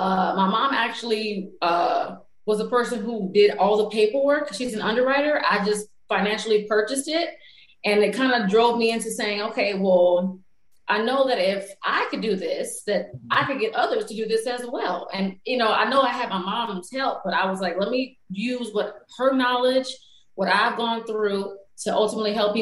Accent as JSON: {"language": "English", "town": "Paramount", "region": "California", "country": "United States", "tie": "born or raised there", "said": "I grew up in Paramount, so just the city next door to Compton, California, and went to undergrad at Santa Barbara"}